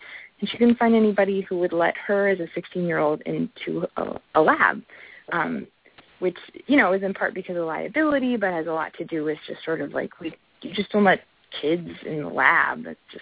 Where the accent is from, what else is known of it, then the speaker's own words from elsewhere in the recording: Juneau, Alaska, United States; And so I grew up in Juneau, Alaska, and I thought that was like, that's a big city, right? It's the capital. We've got 30,000 people.